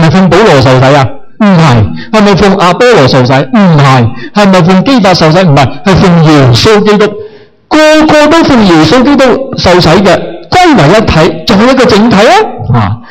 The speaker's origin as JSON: {"language": "Chinese", "country": "China", "said": "我们中国人说四分五裂"}